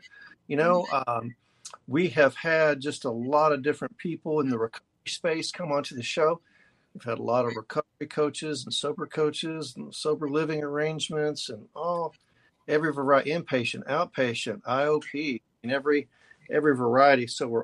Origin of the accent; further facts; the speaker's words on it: Texas, United States; Yeah, man, that's my hometown, and Cyfair Spring, that whole stretch from 1960 to 45 is kind of a my hometown there. Mom's still there and everything.